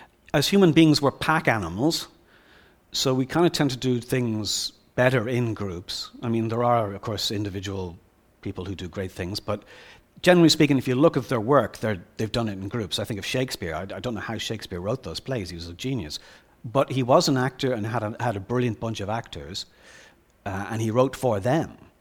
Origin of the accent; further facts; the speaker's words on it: Ireland; I grew up in Ireland, and I grew up in a country that had not really resolved itself as a country.